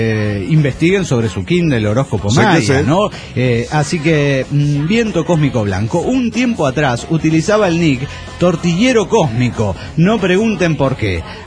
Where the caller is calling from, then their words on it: Asunción, Paraguay; de Asunción del Paraguay.